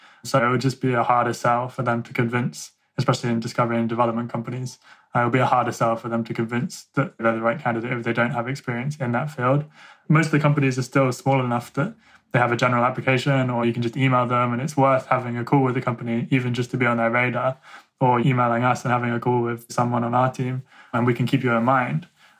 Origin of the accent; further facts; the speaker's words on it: England, United Kingdom; I just made this website in a cafe in my hometown in rural England when I was visiting my parents and was bored.